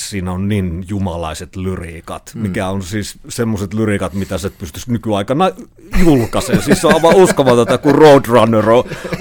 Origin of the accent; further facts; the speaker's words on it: Oulu, North Ostrobothnia, Finland; siis Suomessahan Oulusta olen kotoisin